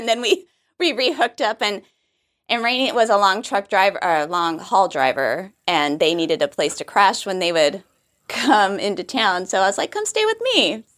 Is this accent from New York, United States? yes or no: no; Arizona, United States; We know everyone knows that we're from Arizona because we've talked about it on the podcast.